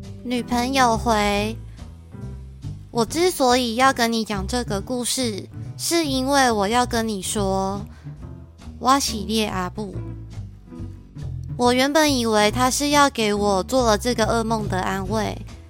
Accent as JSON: {"language": "Chinese", "region": "Taichung", "country": "Taiwan", "tie": "born or raised there", "said": "身为土生土长的台中人呢，当然是基本上人手都会有一台机车，我跟我女朋友也不例外。"}